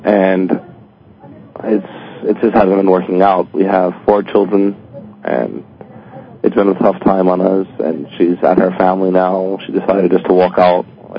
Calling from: Philadelphia, Pennsylvania, United States; Calling you from Philly.

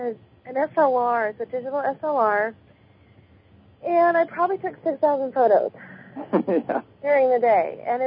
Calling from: Washington, United States; I'm calling from Washington State.

